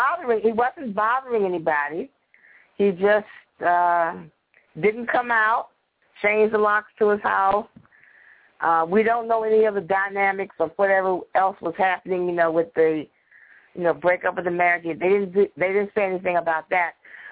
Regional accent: Washington, District of Columbia, United States; This is the Washington Post, my hometown newspaper.

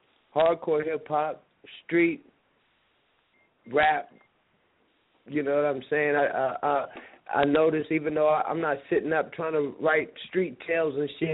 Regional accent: North Las Vegas, Nevada, United States; I'm from Las Vegas, Nevada. Wait, check that. I'm from North Las Vegas, Nevada. Now, I ain't lived in North Las Vegas, Nevada in probably 20 years, man. I live in Las Vegas, Nevada.

